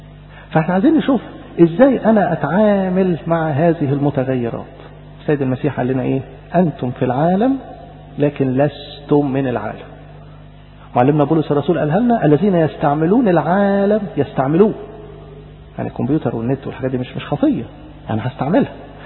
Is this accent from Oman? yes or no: no; Egypt; احنا كمصريين